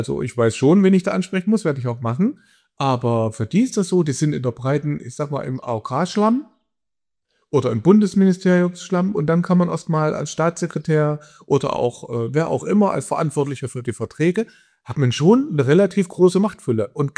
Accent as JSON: {"language": "German", "town": "Ilmenau", "region": "Thuringia", "country": "Germany", "said": "Also ich komme ja aus Ilmenau, da gibt es eine große Uni"}